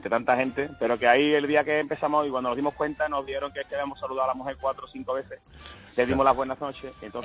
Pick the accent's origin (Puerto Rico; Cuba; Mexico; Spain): Spain; Seville, Andalusia; A mediodía llegan los compañeros de fuera, somos de Sevilla